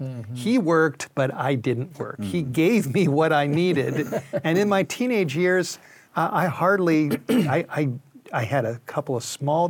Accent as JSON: {"language": "English", "region": "California", "country": "United States", "tie": "born or raised there", "said": "I got involved in just the wildlife, growing up in the Southern California area, got involved in the discos and the parties and the drugs, the alcohol."}